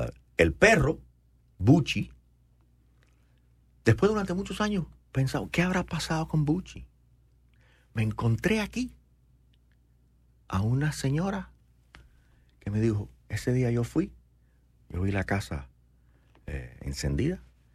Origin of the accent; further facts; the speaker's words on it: Havana, Cuba; born there; moved away; Nací en Cuba, en La Habana, aunque yo siempre me considero oriental, porque de ahí somos